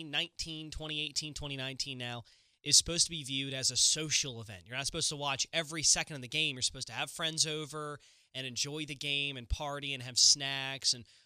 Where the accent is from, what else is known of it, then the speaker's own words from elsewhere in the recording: Delaware, United States; We also talk a lot about just, you know, growing up in Delaware, what we did as kids.